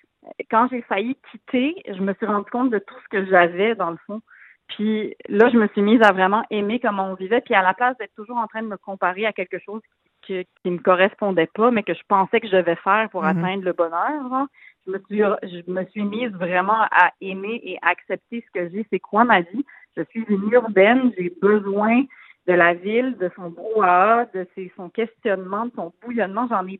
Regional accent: Montreal, Quebec, Canada; Donc, moi et mon mari, on vient tous les deux de Montréal. On est nés à Montréal.

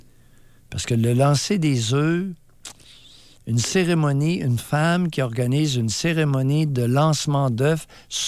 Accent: Normandin, Quebec, Canada; Je viens de Normandin, au Lac-Saint-Jean.

